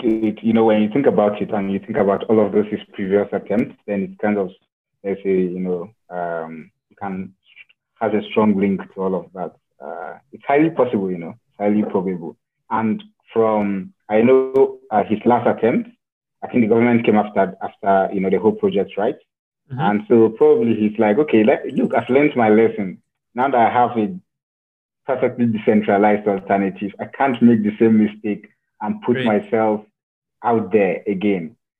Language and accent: English; Nigeria; I'm from Nigeria